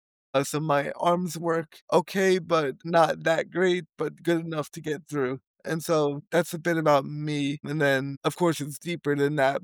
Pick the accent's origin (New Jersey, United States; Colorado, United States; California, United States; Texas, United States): New Jersey, United States; now in Tempe, United States; So I'm 27 years old, originally from New Jersey. Right now I live in Tempe, Arizona. I was born in New Jersey.